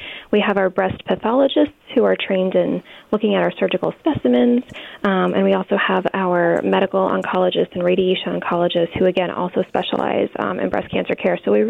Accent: Connecticut, United States; So I am initially from Southern Connecticut. I'm from Fairfield County.

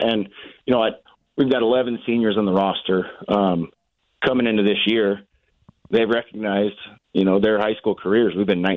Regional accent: Nickerson, Kansas, United States; Yeah, I'm not from Heston. In fact, I grew up not liking Heston because I grew up in Nickerson.

